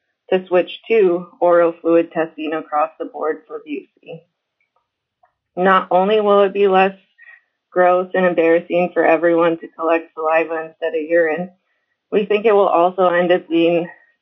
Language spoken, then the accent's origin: English; Kotzebue, Alaska, United States; now in Utqiagvik, United States; Well, I grew up in Kotzebue. I am proud to call Barrow my home.